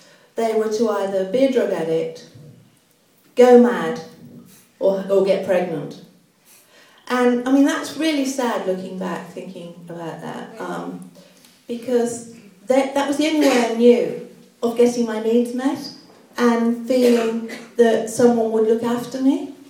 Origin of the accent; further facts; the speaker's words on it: Liverpool, North West England, United Kingdom; now in London, United Kingdom; I grew up in Liverpool and came to London in 1980 with my husband, my three-month-old son, and I was also pregnant with my second son.